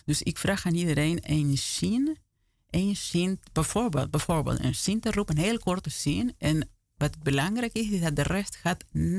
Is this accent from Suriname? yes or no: no; Argentina; accent: Argentine; Dutch is a second language; ik spreek met accent, met Argentijnse accent.